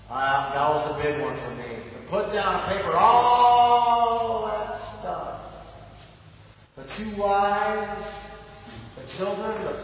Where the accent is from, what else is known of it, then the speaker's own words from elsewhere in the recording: Tulare, California, United States; I'm from Tulare, not from West Bay, Tulare, California, down there.